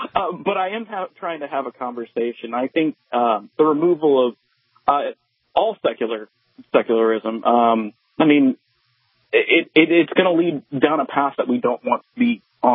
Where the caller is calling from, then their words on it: Salina, Kansas, United States; I'm actually in Salina.